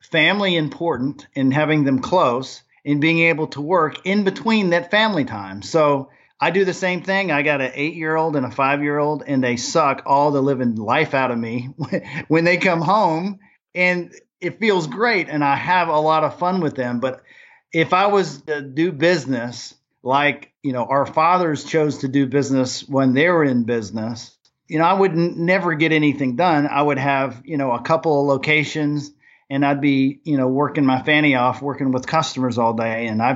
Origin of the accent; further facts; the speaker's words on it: Germany; now in Nashville, United States; Well, I grew up in Germany and thought I wanted to be in the music business.